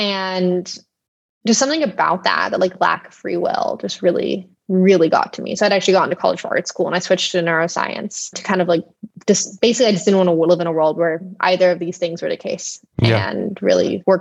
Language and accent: English; Texas, United States; I guess to give a little bit of context, I grew up in Texas.